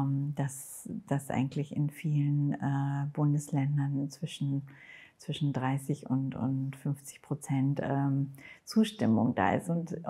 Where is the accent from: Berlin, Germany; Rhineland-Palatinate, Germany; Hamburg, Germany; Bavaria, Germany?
Hamburg, Germany; dass ich als Hamburger Schülerin auch bei Schüler gegen Rechts war früher.